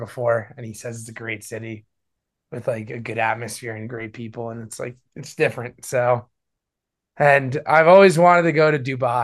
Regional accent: New Jersey, United States; Well, I'm from New Jersey, so I'm kind of a beach bum.

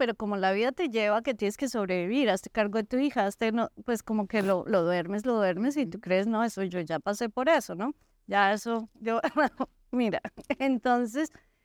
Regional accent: Bogotá, Colombia; yo soy de Bogotá, Colombia

